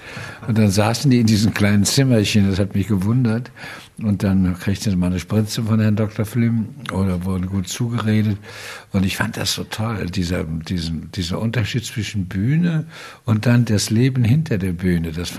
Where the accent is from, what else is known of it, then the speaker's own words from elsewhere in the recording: Cologne, North Rhine-Westphalia, Germany; in der evangelischen Gemeinde in Köln-Delbrück, wo ich herkomme